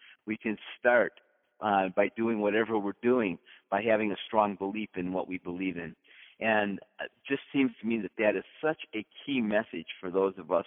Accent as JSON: {"language": "English", "town": "Chagrin Falls", "region": "Ohio", "country": "United States", "said": "I'm from Chagrin Falls."}